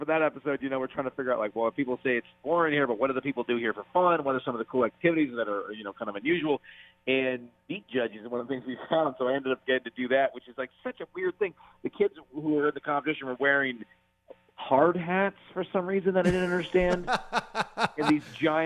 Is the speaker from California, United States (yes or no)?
yes; California, United States; because I grew up near San Francisco, about 3 hours north of it.